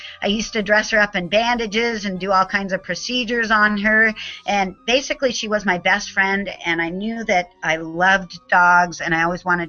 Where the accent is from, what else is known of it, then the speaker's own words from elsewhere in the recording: Seattle, Washington, United States; also born or lived in California; So I grew up in Seattle. I was born in California, but it was merely convenience for my mom to go down there to be with my grandparents when I was popped out. But I've lived in Seattle all my life.